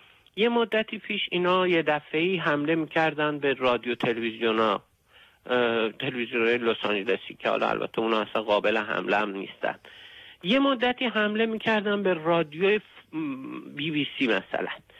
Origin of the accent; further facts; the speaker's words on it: Iran; moved away; من خودم از وقتی از ایران بیرون اومدم